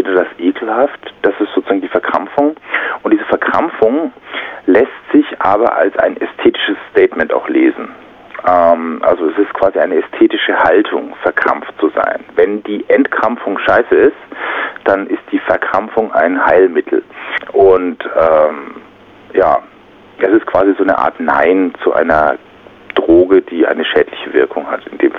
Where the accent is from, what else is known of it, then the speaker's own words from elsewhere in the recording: Germany; ich bin deutsch und ich fühle mich als Deutscher so und so und drücke das so und so in meiner deutschsprachigen Musik aus